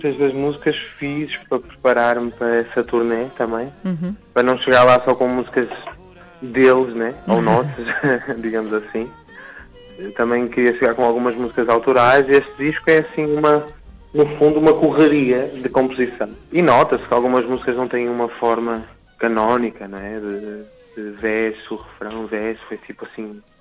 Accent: Porto, Norte, Portugal; Eu nasci no Porto e vivo aqui há 29 anos.

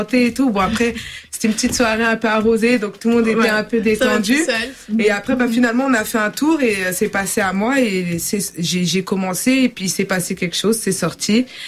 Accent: Bagneux, Île-de-France, France; Donc moi je suis née, j'ai grandi en France, en banlieue parisienne. À Bagneux exactement, mais chaque été, ma famille elle est divisée en deux. Il y a une partie au Cap-Vert et une partie ici.

